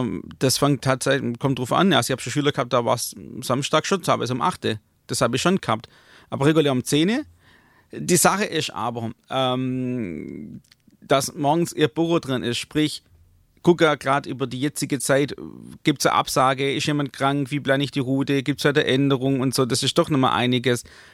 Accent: Hemmendorf, Baden-Württemberg, Germany; Ich komme ja aus Hemmendorf bei Rothenburg am Neckar.

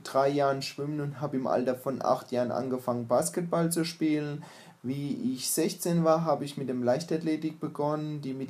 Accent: Landau, Rhineland-Palatinate, Germany; Ich bin gebürtiger Pfälzer und komme aus Landau in der Pfalz.

